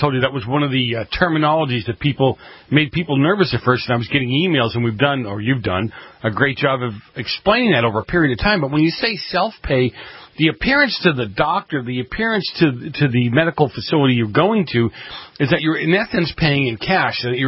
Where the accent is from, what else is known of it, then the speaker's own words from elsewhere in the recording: Boston, Massachusetts, United States; accent: Boston; there was my Boston accent right there.